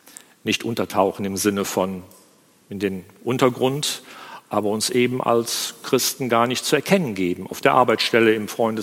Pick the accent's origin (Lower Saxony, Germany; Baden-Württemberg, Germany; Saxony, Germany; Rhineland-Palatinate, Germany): Rhineland-Palatinate, Germany; Ich denke an die Hochwasserkatastrophe in meiner Heimat im Ahrtal im Sommer 2021